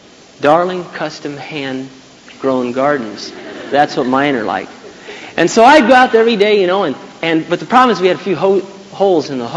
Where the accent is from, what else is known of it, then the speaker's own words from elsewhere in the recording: Iowa, United States; Now, I'm from Iowa primarily, and there's nothing that beats Iowa corn.